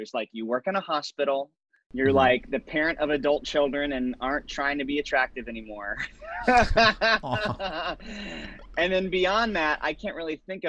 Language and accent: English; Tennessee, United States; I grew up in East Tennessee, he grew up in North Carolina